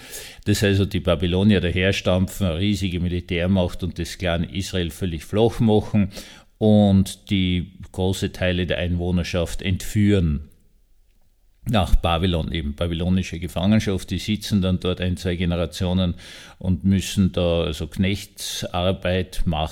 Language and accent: German; Vienna, Austria; born there; Sie wissen ja, dass ich also gebürtiger Wiener bin.